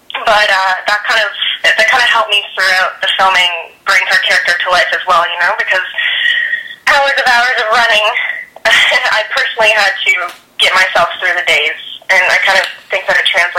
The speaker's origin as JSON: {"language": "English", "region": "Prince Edward Island", "country": "Canada", "lives_now": "Toronto, Canada", "said": "I'm living here. I'm actually from Prince Edward Island."}